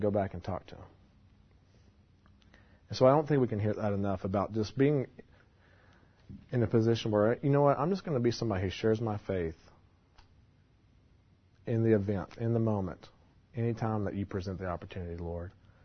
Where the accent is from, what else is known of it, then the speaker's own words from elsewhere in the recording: Indiana, United States; I'm from Indiana, so there's certain things that attract me and get me fired up that most average people don't like.